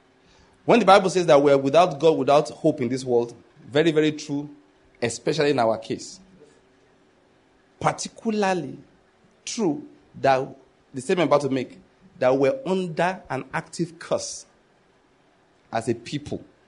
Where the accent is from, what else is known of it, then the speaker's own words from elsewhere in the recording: Nigeria; born there; I'm a Nigerian. I'm an African, of course, by that. By birth, I did not naturalize. I didn't buy the passport. I was born here. Both of my parents were born here.